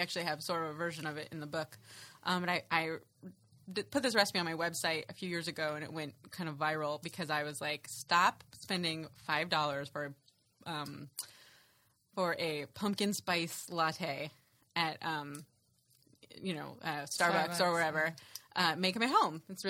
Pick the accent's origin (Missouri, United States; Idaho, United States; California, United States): California, United States; Santa Rosa; He's actually from my hometown.